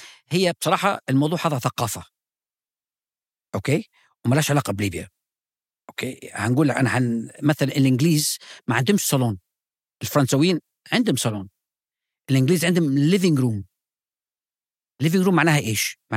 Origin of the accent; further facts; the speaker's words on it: Libya; اللي أنا ملاحظة لحكوا على بلادنا ليبيا، ليبيا الحبيبة